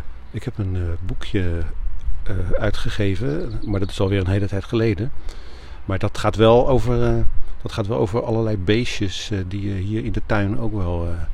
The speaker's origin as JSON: {"language": "Dutch", "town": "The Hague", "region": "South Holland", "country": "Netherlands", "said": "En ik kom oorspronkelijk uit Den Haag. In Den Haag hadden we ook een volkstuin."}